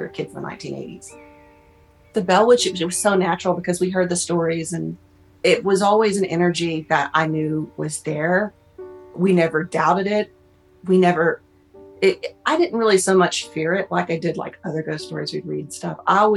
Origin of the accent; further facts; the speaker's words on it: Tennessee, United States; And that is the legend that we know, that I grew up hearing in Tennessee.